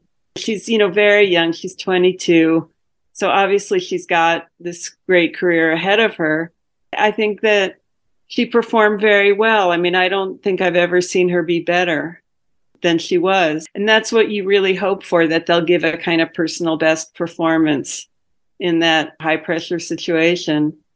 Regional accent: United States; But in America, I know I'm from America. I have a lot of friends there

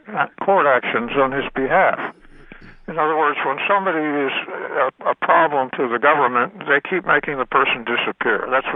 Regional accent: New England, United States; born there; but I think that means I was born in New England, so.

